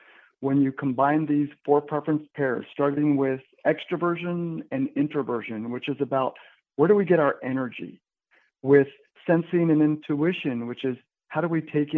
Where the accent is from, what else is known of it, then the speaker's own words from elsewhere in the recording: United States; having this preference for introversion, and also I'm Mexican American and growing up in an environment that in many ways favors extroversion.